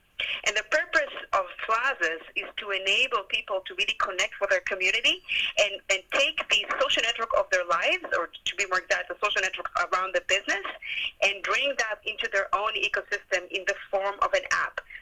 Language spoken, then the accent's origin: English; Israel; moved away as an adult; also born or lived in Montreal, Canada; now in Vancouver, Canada; I was born in Montreal, but I was raised in Israel and decided to come back to Canada to proceed with my career almost 9 years ago, and I've been residing in Vancouver ever since.